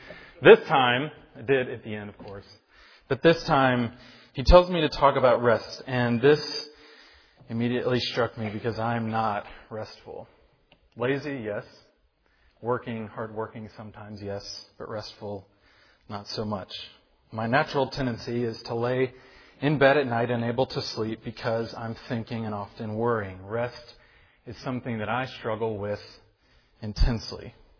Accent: Brooklyn, New York, United States; I'm from Brooklyn, New York.

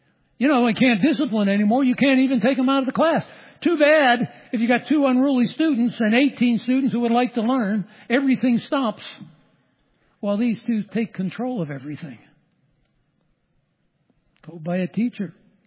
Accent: Pittsburgh, Pennsylvania, United States; I was raised outside of Pittsburgh.

